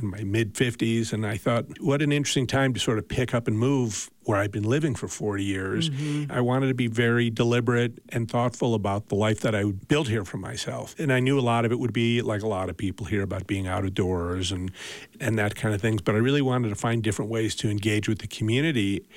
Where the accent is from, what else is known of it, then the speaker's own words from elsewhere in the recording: Chicago, Illinois, United States; also born or lived in Los Angeles; now in Park City, United States; I lived in L.A. for 40 years. I grew up in Chicago, but I went to college in L.A.